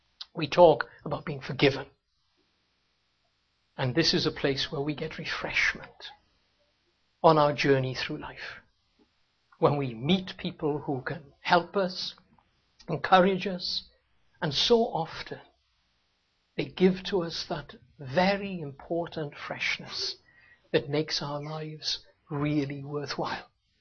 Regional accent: Wales, United Kingdom; now in United States; I became an American. And I could say, I was born and brought up in Wales.

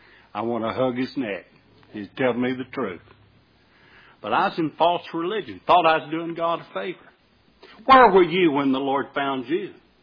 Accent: Bassett, Virginia, United States; I grew up in Bassett, Virginia, headquarters of Bassett Furniture Company.

